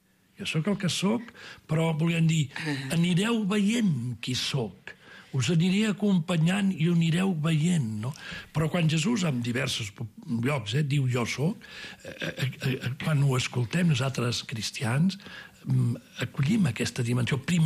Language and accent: Catalan; Pyrenees, Spain; Des d'aquí el Pirineu, que avui estem, que estem aquí en aquesta taula, som tots del Pirineu.